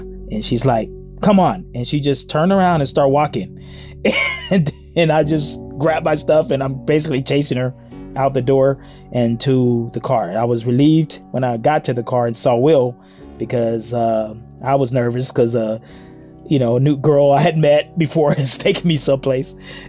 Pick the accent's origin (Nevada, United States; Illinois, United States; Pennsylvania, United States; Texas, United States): Illinois, United States; Chicago; I'm 59 years old. I'm from Chicago, Illinois